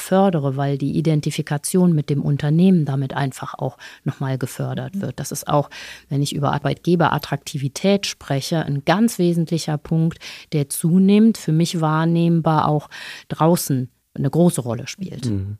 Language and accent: German; Bonn, North Rhine-Westphalia, Germany; Sie haben eben gesagt, ich komme aus Bonn.